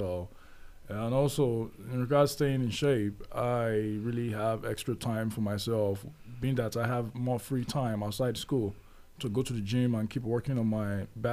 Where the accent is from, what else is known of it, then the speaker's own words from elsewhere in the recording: Nigeria; But we all grew up, like, in Nigeria, so I lived in Nigeria all my life